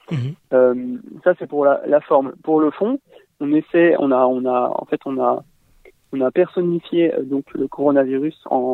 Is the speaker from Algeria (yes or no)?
no; France; Effectivement, je suis français. J'habite en banlieue parisienne.